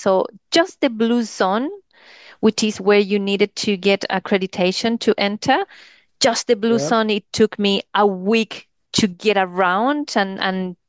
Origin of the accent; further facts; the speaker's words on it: New Zealand; even though I'm from New Zealand, I cannot represent New Zealand in any statement.